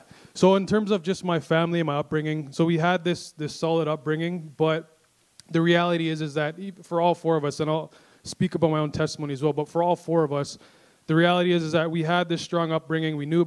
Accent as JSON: {"language": "English", "country": "Canada", "tie": "born or raised there", "said": "So I am a Canadian. I'm a proud Canadian. I love Canada and the city of Toronto."}